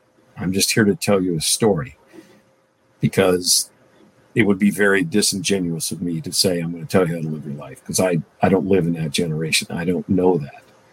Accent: Kalispell, Montana, United States; now in Gilbert, United States; I grew up in Kalispell, Montana, and Kevin always talked about wanting to move to Montana someday and buy a ranch. So we decided to take his ashes to Montana from here in Gilbert, Arizona.

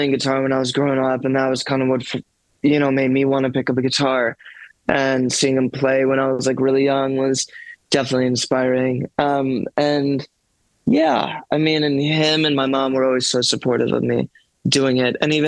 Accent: Evanston, Illinois, United States; I will say with Evanston, I wish they opened an actual cool rock venue.

